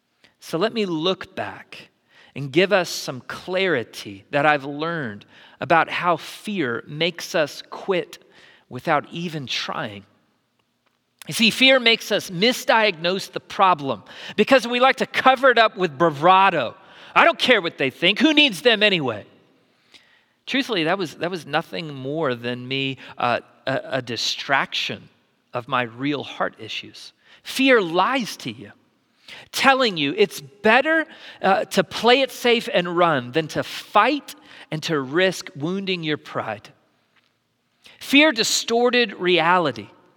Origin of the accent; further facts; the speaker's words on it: Dallas, Texas, United States; I grew up in the Dallas area, and from really the age of 10 all the way through high school, played at the highest club level.